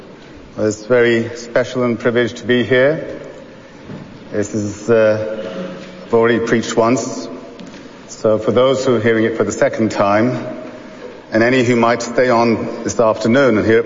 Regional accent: Istanbul, Turkey; born there; English is a second language; now in Izmir, Turkey; We live in Izmir, Turkey, as said. I was born in Istanbul, as Paul shared. And I'm Turkish. I'm from Muslim background, from Sunni background.

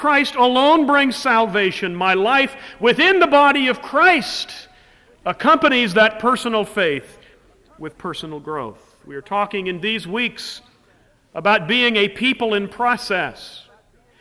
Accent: United States; one of our weaknesses as American evangelicals is that we really don't have a doctrine of the church

